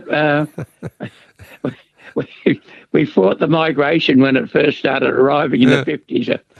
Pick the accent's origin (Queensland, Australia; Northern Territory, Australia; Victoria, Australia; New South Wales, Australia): Victoria, Australia; Collingwood; born there; I was born in Collingwood in 1941.